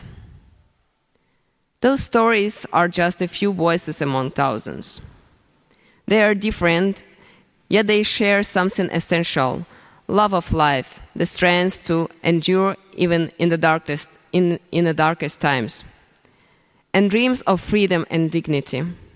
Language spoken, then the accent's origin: English; Kherson, Kherson Oblast, Ukraine; moved away as an adult; I'm from Kherson. I lived there all my life until the war.